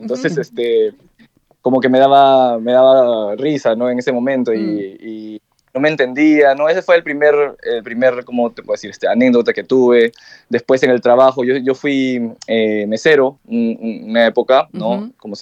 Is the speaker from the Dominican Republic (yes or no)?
no; Peru; moved away as an adult; now in Japan; Yo llegué a los 19 años, yo no tenía una raíz, o sea, digamos que mi lengua materna es el español, uh-huh. pero digamos que en el Perú, 4 meses antes de partir a Nihon, estudié bastante de manera autodidacta